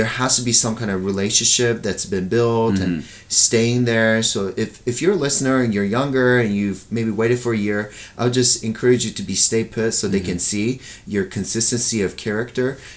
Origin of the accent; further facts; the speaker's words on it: Japan; like I grew up in Japan, the only pastor I knew was the lead pastor